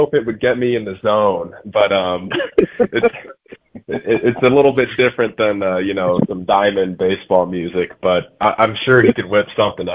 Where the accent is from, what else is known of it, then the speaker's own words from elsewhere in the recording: San Diego, California, United States; I grew up in San Diego, and you know, would spend a lot of summers back in New York to visit family.